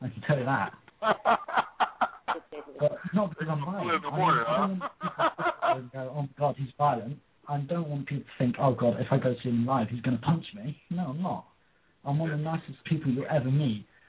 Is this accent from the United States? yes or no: no; England, United Kingdom; I'm proud to be different. One, because I'm English.